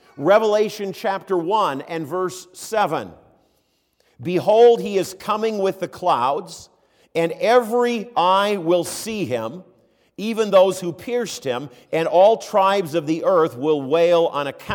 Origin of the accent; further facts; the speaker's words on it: Minneapolis, Minnesota, United States; When I was growing up in South Minneapolis, I and all the kids in the neighborhood played outside all the time.